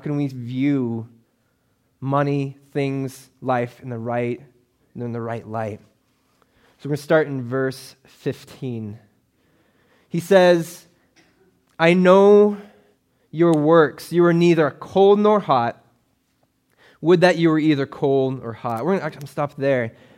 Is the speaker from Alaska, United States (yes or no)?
yes; Alaska, United States; I'm originally from Alaska, so anything above 70 is hot.